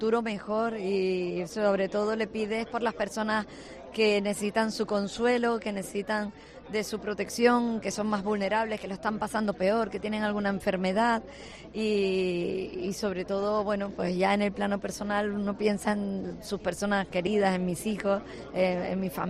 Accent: Canary Islands, Spain; como presidenta, como tinerfeña, la verdad, te embarga la emoción

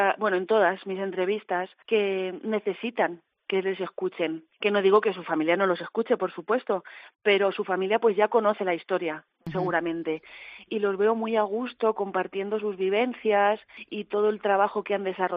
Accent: Santa Cruz de los Cáñamos, Castilla-La Mancha, Spain; si algo me está llenando, aparte de conocer todas las historias de mi pueblo, es dar a conocer esta localidad tan chiquitita que yo siempre voy a llevar por bandera, aunque no haya nacido aquí

